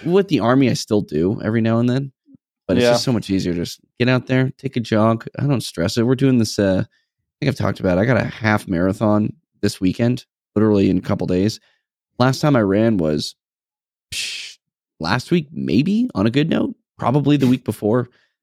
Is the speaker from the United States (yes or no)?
yes; New England, United States; We're from New England, New Hampshire track, not Ohio, you know, Texas or whatever.